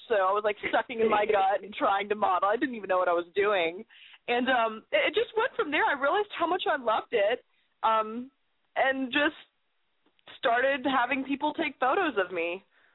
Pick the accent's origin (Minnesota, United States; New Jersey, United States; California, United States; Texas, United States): California, United States; San Francisco; born there; also born or lived in Alaska; Yeah. I was born in San Francisco. I don't remember it. I moved shortly after to Alaska. Stayed there for a hot minute.